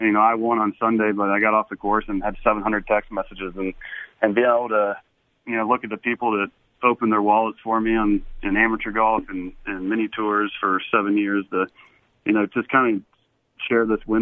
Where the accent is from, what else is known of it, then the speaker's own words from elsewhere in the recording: Blacksburg, Virginia, United States; going to a large city compared to what I grew up in Blacksburg, I think it made me grow up, you know, being away from family.